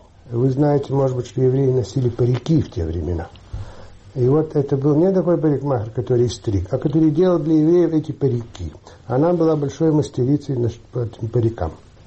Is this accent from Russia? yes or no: no; Kyiv, Ukraine; born there; Я родился в Киеве. Все дети родились в Киеве.